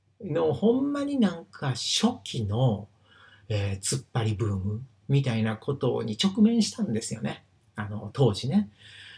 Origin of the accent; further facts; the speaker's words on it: Higashiosaka, Osaka, Japan; 私生まれ育ち、まあ、社会人の前っていうのはですね、まあ、大阪、で生まれ育ちました、東大阪。で、悪い町なんですよね、東大阪。結構やっぱヤクザ多い、町工場ですけれどもね。多いんですよ。